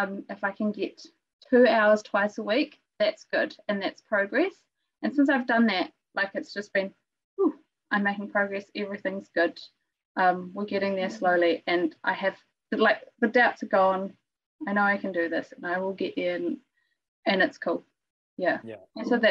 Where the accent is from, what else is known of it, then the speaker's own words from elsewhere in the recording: Germany; born there; English is a second language; I was born in Germany, it makes sense in German, but not in English.